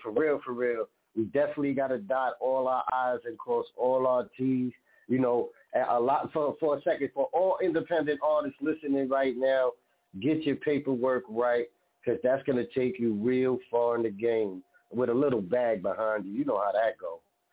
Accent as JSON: {"language": "English", "town": "Bronx", "region": "New York", "country": "United States", "said": "You know, I'm from New York. He's from Queens. I'm from the Bronx. The same difference."}